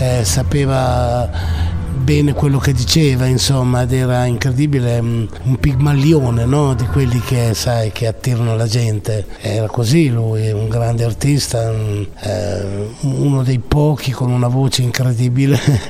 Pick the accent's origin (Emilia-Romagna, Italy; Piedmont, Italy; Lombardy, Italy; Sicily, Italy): Emilia-Romagna, Italy; Novellara; Sono stati al mio paese una decina di giorni, chiaramente, perché per respirare l'aria di Novellara